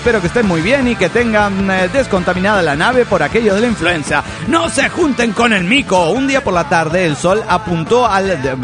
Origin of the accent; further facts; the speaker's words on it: Heredia, Costa Rica; de Heredia, Costa Rica.